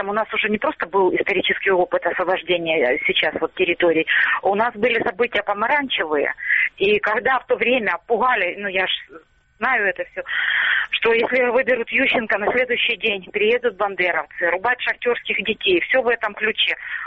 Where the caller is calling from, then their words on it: Starobilsk, Luhansk Oblast, Ukraine; Старобельск.